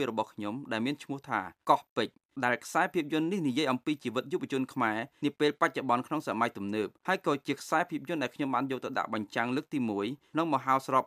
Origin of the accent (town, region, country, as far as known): France; born or raised there